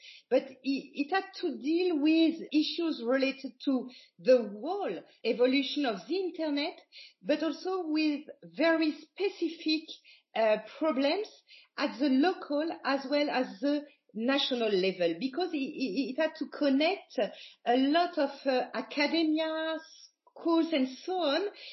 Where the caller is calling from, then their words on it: France; you are calling me from Brazil and I'm answering you from France, but also working in Luxembourg